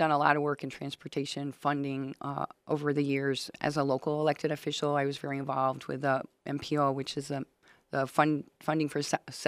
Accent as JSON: {"language": "English", "region": "New York", "country": "United States", "tie": "born or raised there", "said": "I grew up outside of a big city. I grew up the same distance Celine is from Detroit. I grew up outside of New York City."}